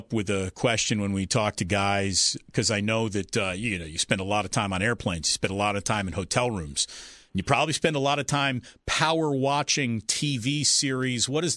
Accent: East Coast, United States; I'm originally from the East Coast, and when I first got out here, I was like, oh, wow.

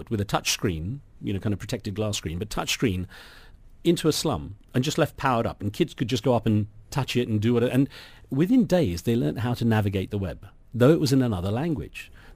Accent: United Kingdom; also born or lived in Cardiff, United Kingdom; I grew up in Britain through the Thatcher era

